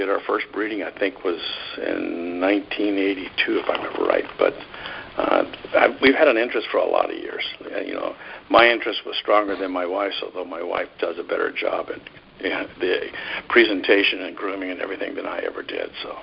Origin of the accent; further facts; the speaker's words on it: Kennewick, Washington, United States; Well, my wife was from Pasco, and I was from Kennewick, which are sister cities in eastern Washington.